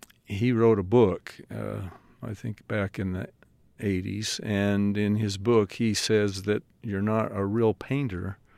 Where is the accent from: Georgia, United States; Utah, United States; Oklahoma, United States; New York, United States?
Utah, United States; Clearfield; And I grew up in Clearfield, Utah, which mm-hmm. at the time was a very small town.